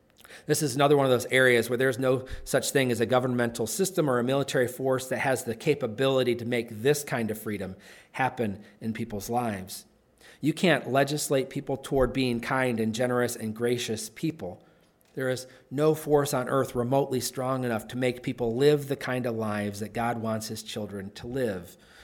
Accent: United States; As an American, I have freedom of speech

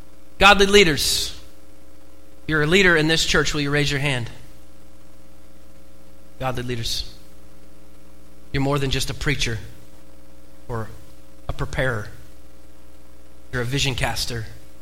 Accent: Oregon, United States; I grew up in Oregon, born and raised.

